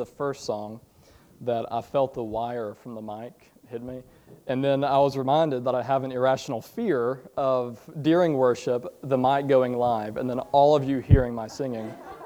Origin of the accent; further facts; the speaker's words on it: Chelsea, Alabama, United States; I grew up just over in Chelsea. Grew up at Liberty Baptist Church.